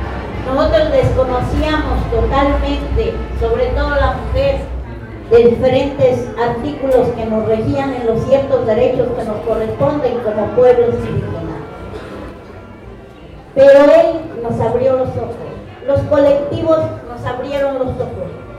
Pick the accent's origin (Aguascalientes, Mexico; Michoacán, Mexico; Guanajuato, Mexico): Michoacán, Mexico; Cherán; en esos momentos difíciles de mi gente, de mi pueblo, los niños lloraban, las mujeres también llorábamos